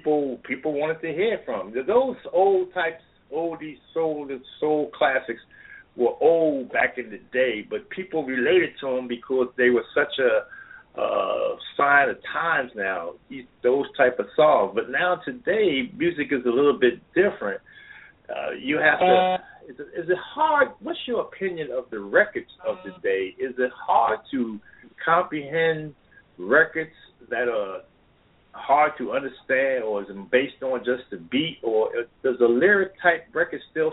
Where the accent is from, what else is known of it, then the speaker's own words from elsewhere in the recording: Philadelphia, Pennsylvania, United States; He's from my hometown, which is Philadelphia